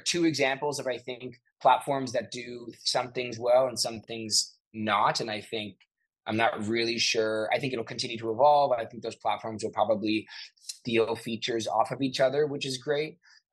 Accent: Ottawa, Ontario, Canada; I grew up in Ottawa, Ontario, which is the capital for people that don't live in Canada. It is a very small city comparatively. But I grew up there.

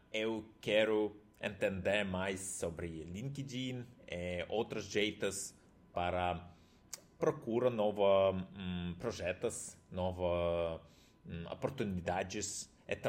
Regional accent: Russia; Portuguese is a second language; now in Brazil; porque eu sou russo, e para mim aqui é pouco caro também para morar aqui no Brasil

